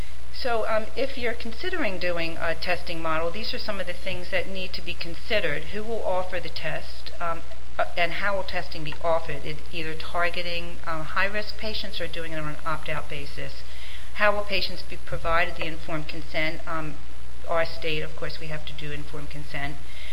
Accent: Pennsylvania, United States; I'm from Pennsylvania, which is one of the red low compatibility states

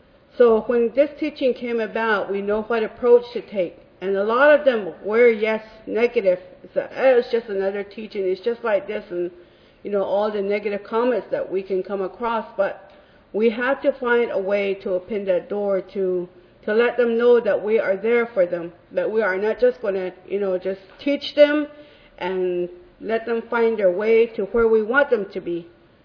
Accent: United States; As Jody mentioned, I'm from the Navajo Nation.

